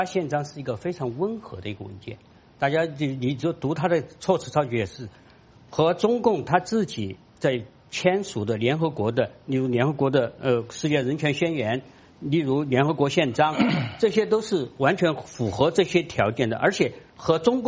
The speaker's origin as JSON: {"language": "Chinese", "country": "China", "said": "就是说我们中国人也是人"}